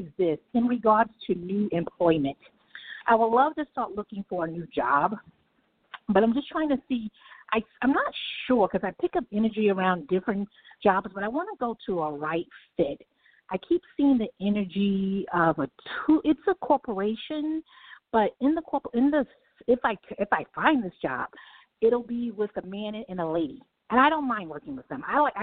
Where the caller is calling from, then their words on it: New York, United States; I am calling from New York.